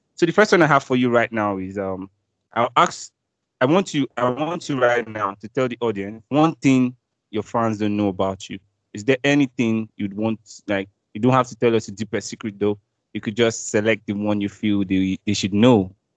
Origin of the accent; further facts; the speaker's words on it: Delta, Nigeria; I'm actually from Delta State, Nigeria.